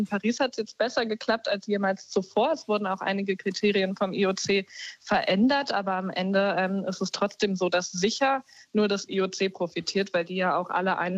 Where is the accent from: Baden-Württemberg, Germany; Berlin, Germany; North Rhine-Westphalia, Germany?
Berlin, Germany; Ich bin auch Berlinerin und kann mich für Sachen begeistern.